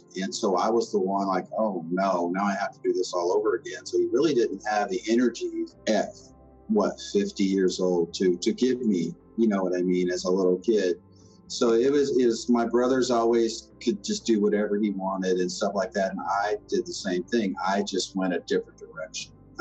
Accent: Somerset, Kentucky, United States; I'm from Somerset, Kentucky.

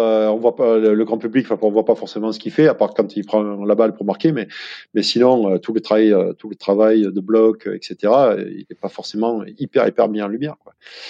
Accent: Provence-Alpes-Côte d'Azur, France; now in Paris, France; viscéralement, je suis un Provençal, moi, viscéralement

